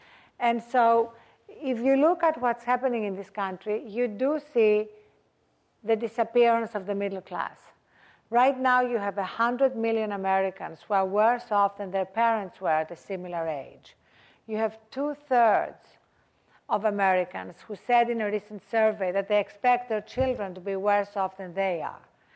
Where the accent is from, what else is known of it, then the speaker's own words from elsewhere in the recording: Athens, Attica, Greece; As I was growing up in Athens, Greece